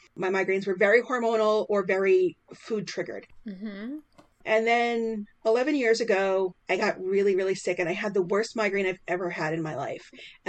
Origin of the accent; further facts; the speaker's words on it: Ireland; I am Irish through and through.